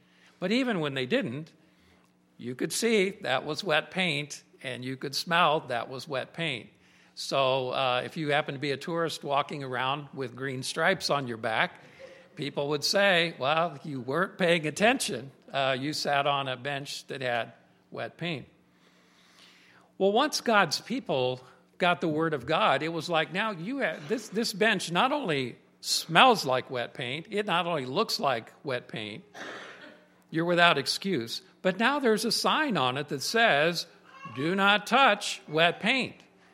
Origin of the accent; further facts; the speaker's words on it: St. Petersburg, Florida, United States; because as a kid, I grew up in St. Petersburg, Florida. I don't know if any of you have ever been to St. Petersburg.